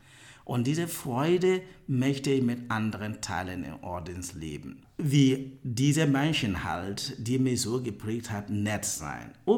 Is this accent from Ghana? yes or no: yes; Ghana; moved away as an adult; now in Germany; Ich bin 51 Jahre alt. Ich komme aus Ghana. Ich bin ein Steyler Ordenspriester und arbeite in Deutschland hier schon seit 2001.